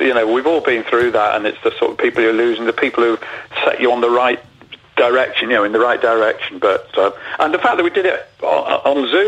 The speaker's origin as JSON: {"language": "English", "region": "Yorkshire and the Humber", "country": "United Kingdom", "lives_now": "Anglesey, United Kingdom", "said": "And we're all from Yorkshire originally, so"}